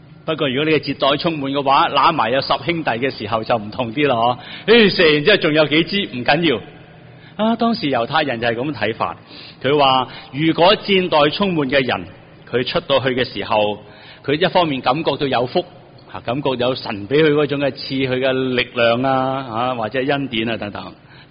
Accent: China; 因为我哋都系东方人，我哋中国人都好强调到呢一个咁嘅意念。

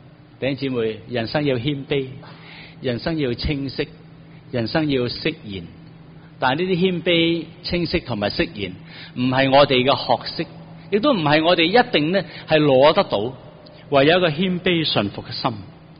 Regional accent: China; 我们中国人古人说，如果一个人有100岁的话

